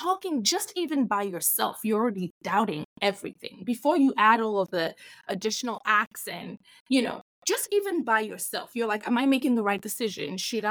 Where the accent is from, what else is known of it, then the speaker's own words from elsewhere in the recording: Nigeria; so I'm a Nigerian girl that grew up in Nigeria in a Nigerian household.